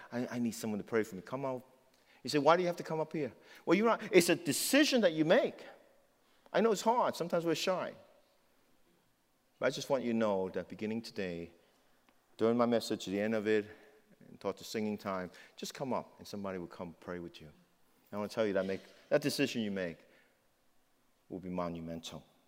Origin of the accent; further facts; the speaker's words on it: New York City, New York, United States; I'm used to crowd. I'm from New York City.